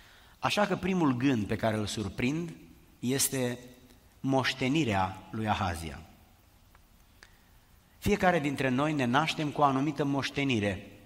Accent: Romania; born there; Dar luând de pildă țara noastră unde ne-am născut în România, exista o cultură foarte bine definită pentru că nu era mixată cu alte etnii.

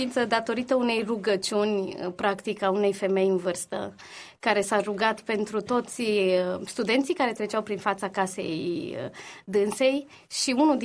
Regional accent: Codlea, Brașov County, Romania; După 3 ani de zile m-am întors în Brașov, pentru că eu sunt deloc din Brașov, sunt din orașul Codlea. Și m-am întors înapoi

